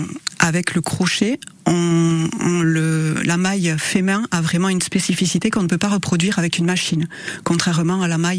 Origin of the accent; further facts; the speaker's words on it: Irissarry, Nouvelle-Aquitaine, France; moved away as an adult; Alors oui, j'ai grandi à Irisari.